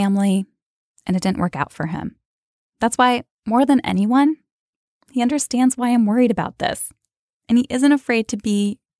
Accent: Midwest, United States; Half my family lives in Florida. I grew up in the Midwest.

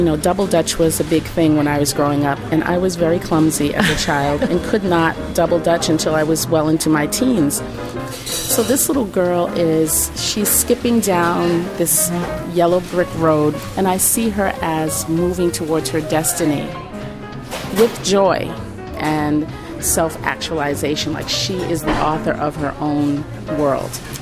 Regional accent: Boston, Massachusetts, United States; I am a lifelong Boston resident. I grew up in Roxbury.

